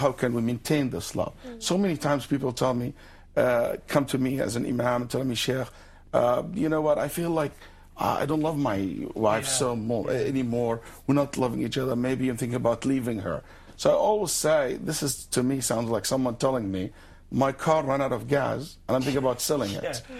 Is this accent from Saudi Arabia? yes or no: yes; Saudi Arabia; English is a second language; moved away as an adult; also born or lived in Egypt; now in Houston, United States; And I moved to the United States in 1997, by the end of 1997. I was born in Egypt, raised in Saudi Arabia, finished all my studies, Islamic studies, all the way to master's degree in Saudi Arabia.